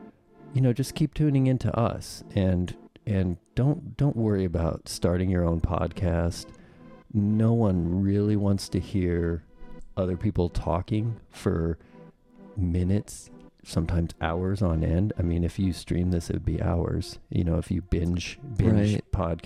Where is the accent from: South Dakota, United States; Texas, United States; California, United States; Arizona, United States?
South Dakota, United States; Rapid City; You know that I grew up in Rapid City. I grew up right, you know, 20 minutes from Mount Rushmore.